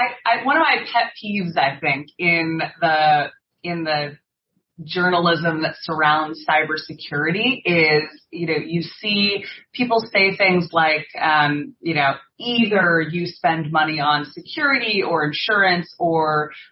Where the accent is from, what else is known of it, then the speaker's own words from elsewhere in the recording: United States; now in London, United Kingdom; You know, I'm an American. Mm-hmm. I've been here for almost 10 years